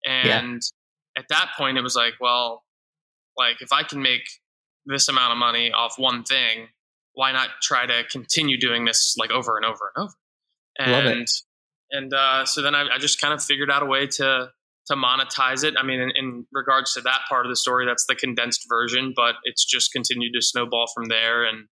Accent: Virginia, United States; which was right down the road from the house I grew up in Virginia.

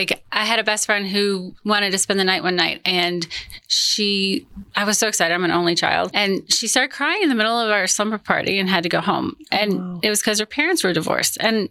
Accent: Houston, Texas, United States; also born or lived in Michigan; now in Colorado Springs, United States; I'm originally from Houston. By way of Michigan.

